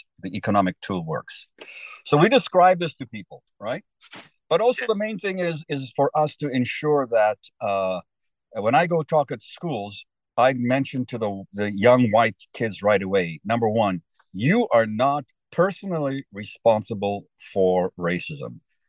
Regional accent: South Africa; because I am from South Africa originally. I lived through a lot of that movement from when I was born, so the late 50s, 60s.

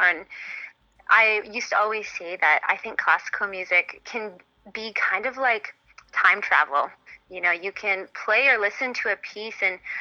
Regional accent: Saskatchewan, Canada; I bleed green because I'm born and raised in Saskatchewan

